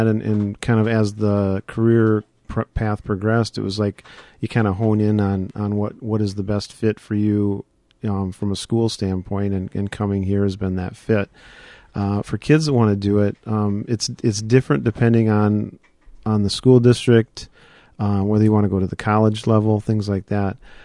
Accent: Faribault, Minnesota, United States; me growing up in Faribault, it was a chance to come back close to home and be around my parents again

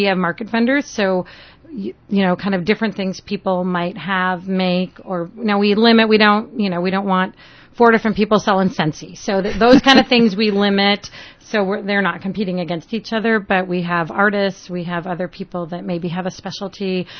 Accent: Minnesota, United States; also born or lived in North Carolina; I'm from Minnesota. You don't sound like you're from Minnesota.

